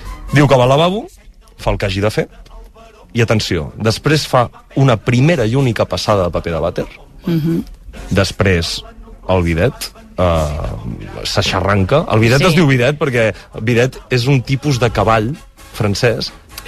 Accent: Catalonia, Spain; crec que em va fer més mal que no em reconegués com a català

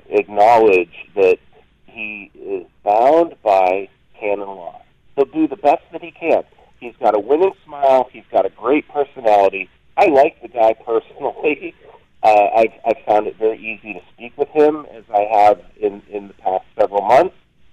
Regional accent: Pennsylvania, United States; Let me borrow the words of Attorney General Josh Shapiro in my home state of Pennsylvania.

